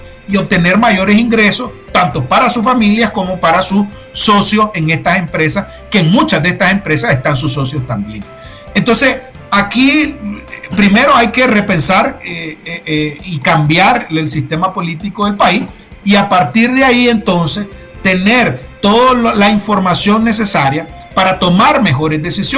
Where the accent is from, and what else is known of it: Nicaragua